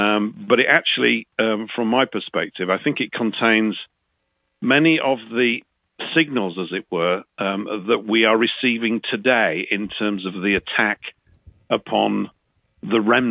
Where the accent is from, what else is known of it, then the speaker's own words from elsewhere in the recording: United Kingdom; when I was young, I was born in 1960. So in the 60s, growing up in Britain, watching war films on TV